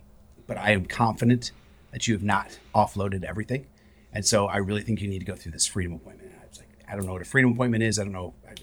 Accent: Michigan, United States; And I met Steve by going to another ministry up in Michigan. That is my home state.

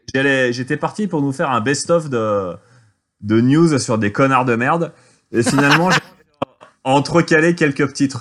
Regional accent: Auvergne-Rhône-Alpes, France; moi je viens d'Ardèche et du coup je mets de la crème de marron partout

